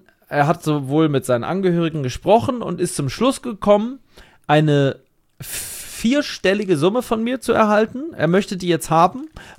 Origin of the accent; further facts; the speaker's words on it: Dubai, United Arab Emirates; Wir sind doch nicht von irgendwas, Mensch. Wir sind in Dubai groß geworden.